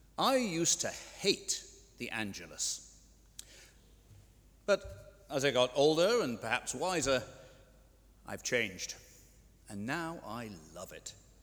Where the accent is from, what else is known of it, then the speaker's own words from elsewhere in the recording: Dublin, Leinster, Ireland; I grew up here in Dublin and was raised essentially unchurched, with an agnostic father and an atheist mother.